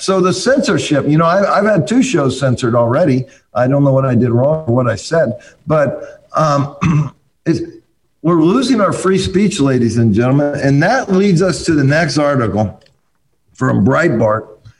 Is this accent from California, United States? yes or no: yes; California, United States; I'm from California, the Bay Area.